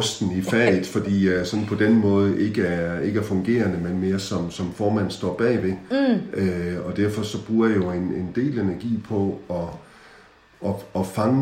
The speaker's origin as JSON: {"language": "Danish", "town": "Sønderborg", "region": "Region of Southern Denmark", "country": "Denmark", "tie": "born there", "said": "Så det her er jo min fødeby, Sønderborg."}